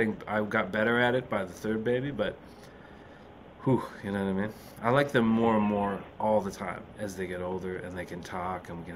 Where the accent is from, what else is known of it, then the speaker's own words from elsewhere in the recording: Canada; Not that I don't think of myself as Canadian. I do, and I do have a real fondness for Canada. And when I'm out of it for a long time, I go, okay, that's enough. I'd like to go back now.